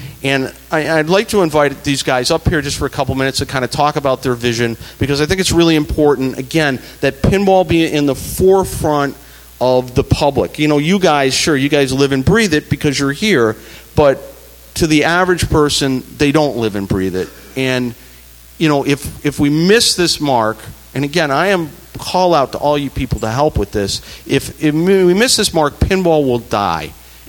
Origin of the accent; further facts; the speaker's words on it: Detroit, Michigan, United States; You know, I'm from Detroit where it's hard to find a $10 bill.